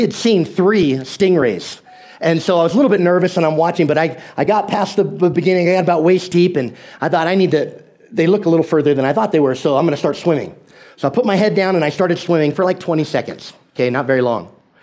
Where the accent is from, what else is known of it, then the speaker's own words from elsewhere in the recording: California, United States; I grew up in Southern California. I understand surfing in the water